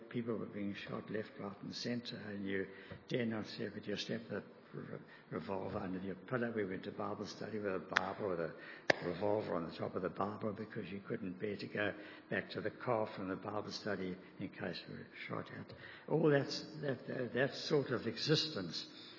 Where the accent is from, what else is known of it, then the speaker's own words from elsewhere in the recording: Zimbabwe; also born or lived in South Africa; now in Australia; We're from Zimbabwe, Rhodesia, South Africa, before we came to Australia. And we had those blessings while we were there. I was brought up in a Christian home.